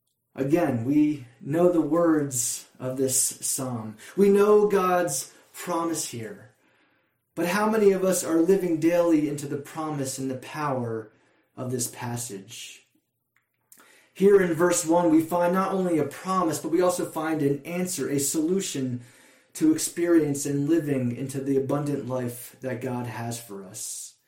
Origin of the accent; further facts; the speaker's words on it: Philadelphia, Pennsylvania, United States; Growing up in Philly, there was an amazing and wonderful place called Wawa.